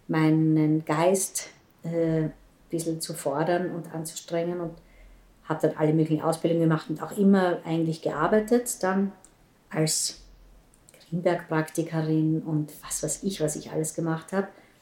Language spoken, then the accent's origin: German; Graz, Styria, Austria; moved away as an adult; now in Vienna, Austria; bin irgendwann von Graz nach Wien gegangen